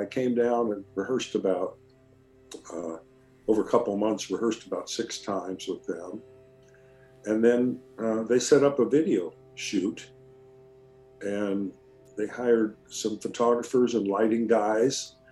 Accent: California, United States; Well, of course, I'm Californian.

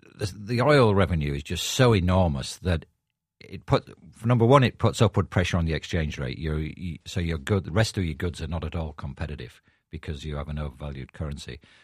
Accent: England, United Kingdom; I'm actually Irish descent … I do have an English passport, and I am English. I was brought up in England.

